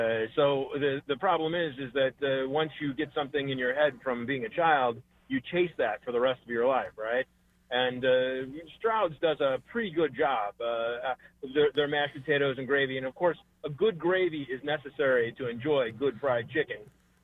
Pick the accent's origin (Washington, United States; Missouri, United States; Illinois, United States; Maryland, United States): Missouri, United States; Kansas City; also born or lived in Orlando / Phoenix; I grew up in Kansas City and moved away for about 25 years, lived in Orlando, Florida, and Phoenix, Arizona. But I grew up on a farm